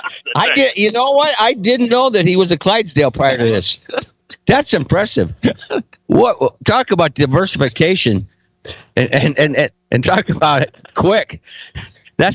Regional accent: Midwest, United States; being a Midwesterner, I've got to go with the Kansas City Chiefs.

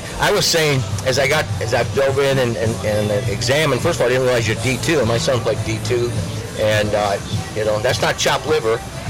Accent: Midwest, United States; I'm from the Midwest. I was appalled.

